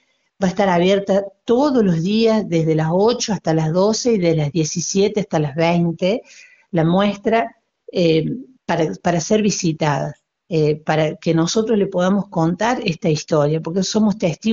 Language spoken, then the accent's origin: Spanish; Córdoba, Argentina; en eso también nosotros como argentinos tenemos que enorgullecernos y también como cordobeses